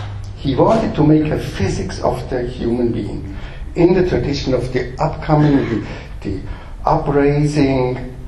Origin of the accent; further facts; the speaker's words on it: Vienna, Austria; I come from Vienna. This is the courtyard of the University of Vienna